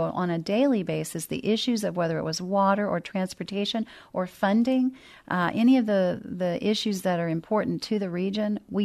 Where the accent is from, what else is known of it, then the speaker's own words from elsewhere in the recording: San Antonio, Texas, United States; I grew up here in San Antonio on the south side of town, and so I have a special love for the culture.